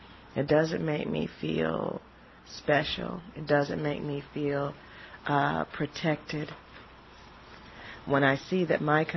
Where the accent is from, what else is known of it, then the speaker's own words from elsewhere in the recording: United States; born there; I was born in America, even though, although I know my roots are Nigerian, I was born in America.